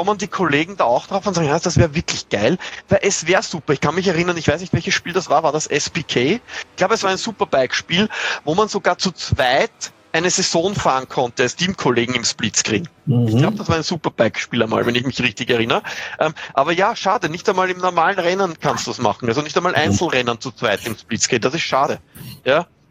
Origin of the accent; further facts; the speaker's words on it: Austria; was positiv ist als Österreicher und ihr in Deutschland